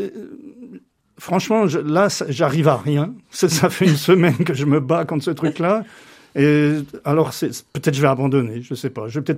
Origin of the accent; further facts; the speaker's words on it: Jura, Switzerland; j'ai passé quasiment toute ma vie dans le Jura suisse. Donc, certains croient que je suis franc-comtois ou belge, je sais pas. Non, je suis suisse d'adoption. Donc j'ai les deux nationalités parce que je suis né quand même à Paris.